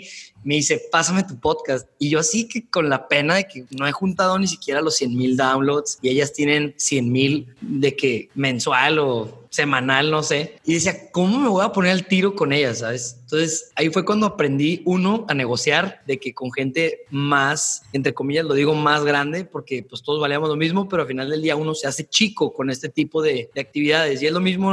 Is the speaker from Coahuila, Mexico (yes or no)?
yes; Torreón, Coahuila, Mexico; Soy de Torreón, sé que van a venir.